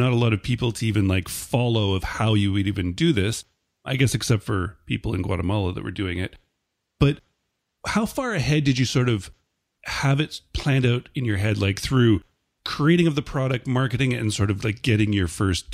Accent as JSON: {"language": "English", "country": "Canada", "said": "being a Canadian"}